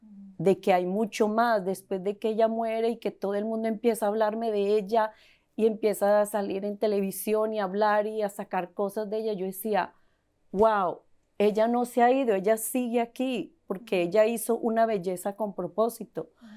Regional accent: Colombia; Mi familia vinimos de Colombia tratando de buscar un mejor futuro

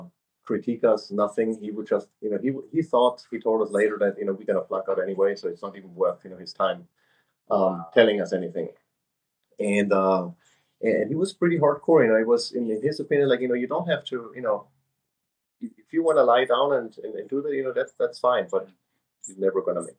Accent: Austria; So you know, born and raised in Austria. At some point during in high school, I got into track

